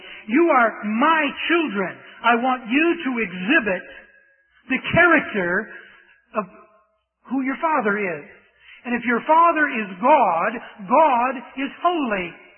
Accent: United States; When I go to a foreign country, I don't have to speak before they know I'm an American because I act like one.

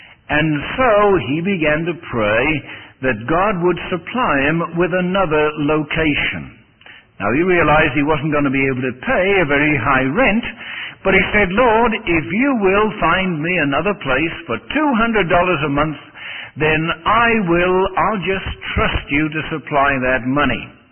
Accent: United Kingdom; although I'm British

